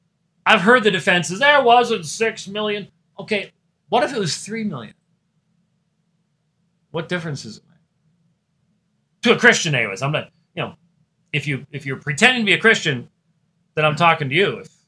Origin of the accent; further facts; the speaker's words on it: Scotland, United Kingdom; You know, I'm a Scotsman